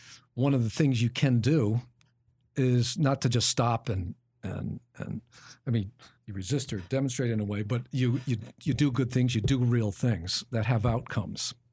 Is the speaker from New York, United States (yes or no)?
yes; New York, United States; So that's one of the great things about being a New Yorker these days to me.